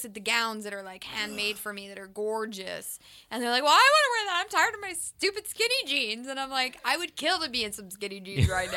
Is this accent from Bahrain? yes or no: yes; Bahrain; also born or lived in Saudi Arabia; I lived in Saudi Arabia for 2 years. My father's Saudi Arabian, but I grew up mostly in the Persian Gulf and Bahrain.